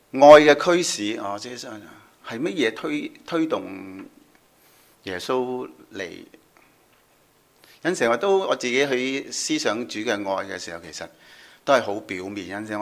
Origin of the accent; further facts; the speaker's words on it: China; 不是我们中国人或者是那些神仙那些一变成一个人